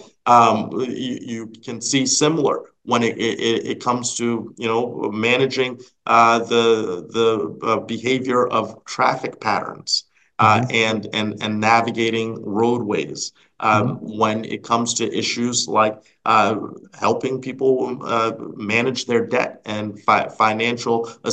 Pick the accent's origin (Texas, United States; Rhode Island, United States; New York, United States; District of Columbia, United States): Rhode Island, United States; I'm from Rhode Island. Climate mm-hmm. change is already impacting us.